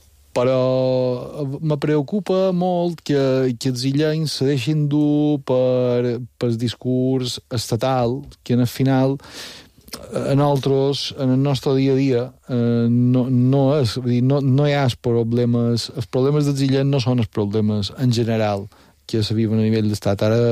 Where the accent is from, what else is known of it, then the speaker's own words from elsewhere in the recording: Balearic Islands, Spain; enforteixi els sentiments com a de mallorquins que som i que volen ser